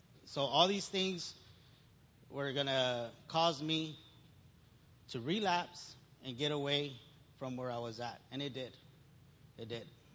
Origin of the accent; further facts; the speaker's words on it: Houston, Texas, United States; I grew up in Houston, so my addictions led me to bad decisions.